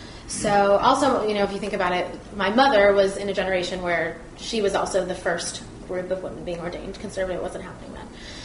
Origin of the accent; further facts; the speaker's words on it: Los Angeles, California, United States; also born or lived in Dallas; So I grew up in Los Angeles. I also lived in Dallas, Texas for a short period of time.